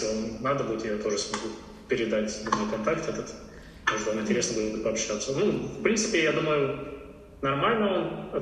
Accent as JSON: {"language": "Russian", "town": "Mariupol", "region": "Donetsk Oblast", "country": "Ukraine", "said": "Да, я из Мариуполя."}